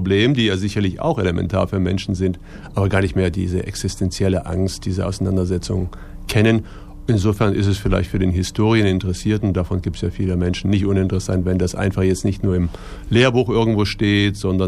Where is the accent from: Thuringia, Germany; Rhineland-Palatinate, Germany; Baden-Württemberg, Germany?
Thuringia, Germany; weil ich hier groß geworden bin in Thüringen mit der Region, auch verbunden bin.